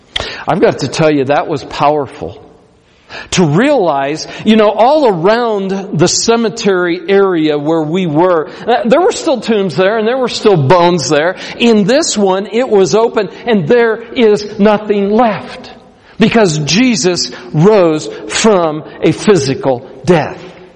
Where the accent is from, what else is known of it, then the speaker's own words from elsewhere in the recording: Missouri, United States; I'm from Missouri. And in Missouri, and there's a place called Ferguson.